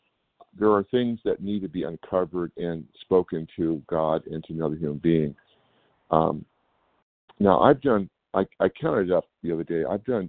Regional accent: California, United States; I'm from California.

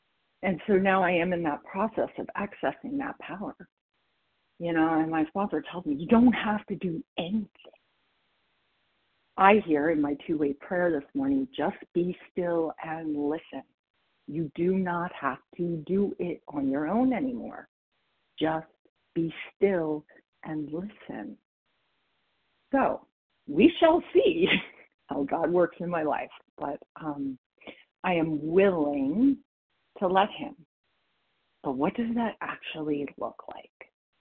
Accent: Idaho, United States; from Idaho.

